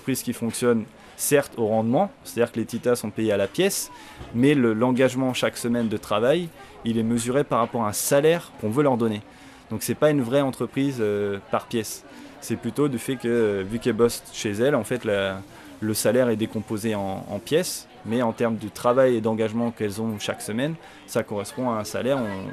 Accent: Normandy, France; moved away as an adult; now in Philippines; j'ai 27 ans et je viens de Basse-Normandie. Et ça fait 5 ans que je suis aux Philippines.

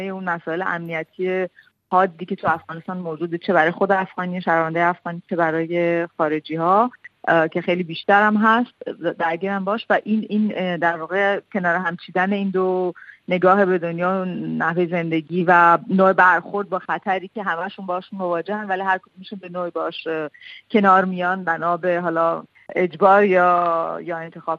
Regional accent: Iran; برای من به عنوان یه ایرانی که خب باز فرهنگم نزدیکتر به اونها هست

